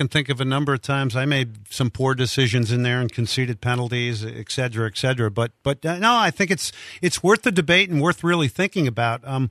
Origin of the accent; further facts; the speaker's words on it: New Jersey, United States; a lot of my teammates in college and peers growing up in New Jersey.